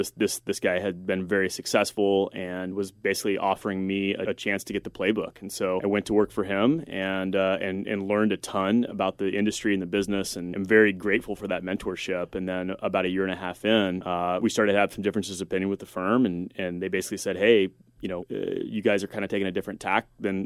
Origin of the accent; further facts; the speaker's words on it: Texas, United States; I was getting out of the Navy and I was moving back to my hometown in Texas